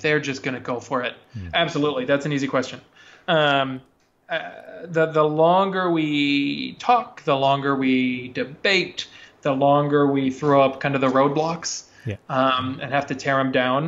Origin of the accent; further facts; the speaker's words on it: Orlando, Florida, United States; When I was a kid, maybe 8 or 10, I grew up in Orlando, Florida, and there was an Olympic diving center near my house.